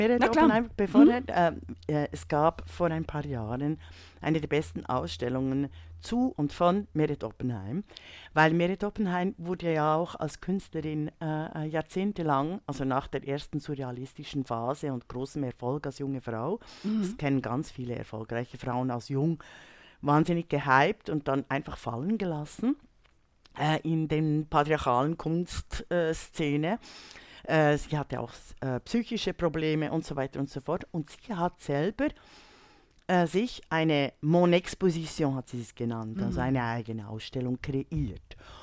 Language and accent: German; Bern, Switzerland; in meiner Heimatstadt Bern